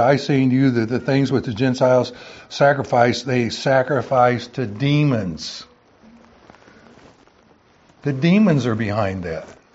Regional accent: the South, United States; Now, when I was growing up in the South

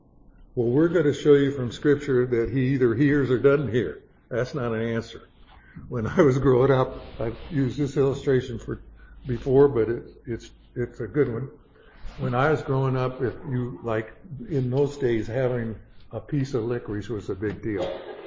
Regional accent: Irving, Texas, United States; And I come from the South, where before football games, when I was in junior high, played football, and they would have a prayer.

